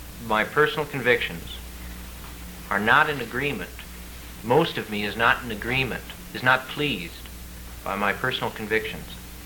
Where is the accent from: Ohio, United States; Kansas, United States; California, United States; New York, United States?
Kansas, United States; Well, I come from Kansas.